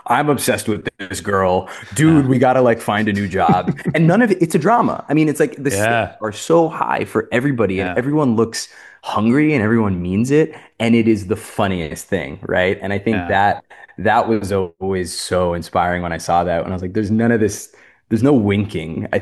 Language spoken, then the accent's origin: English; New Jersey, United States; I'm from New Jersey and I'm kind of surprised by the y'all.